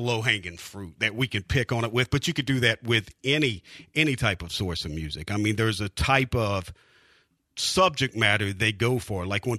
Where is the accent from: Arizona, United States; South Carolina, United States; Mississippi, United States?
South Carolina, United States; Now, I grew up in South Carolina. My parents were country fans.